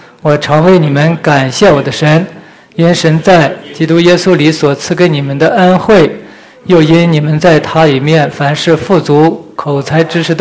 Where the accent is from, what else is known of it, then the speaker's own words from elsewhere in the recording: China; 我们作为中国人，我们传福音